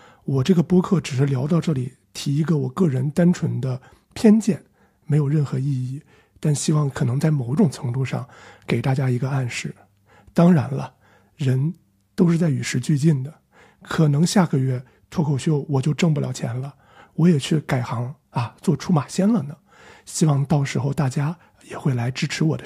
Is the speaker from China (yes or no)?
yes; China; 我们作为一个中国人